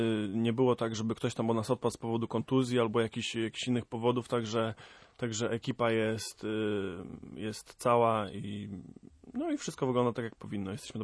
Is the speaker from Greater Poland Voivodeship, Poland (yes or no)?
no; Grudziądz, Kuyavian-Pomeranian Voivodeship, Poland; Ja koło Grudziądza się wychowałem, miała miejscowość, grupa, garnizonowa miejscowość, także tam mnie ludzie rozpoznają, w moim rodzinnym mieście Grudziądzu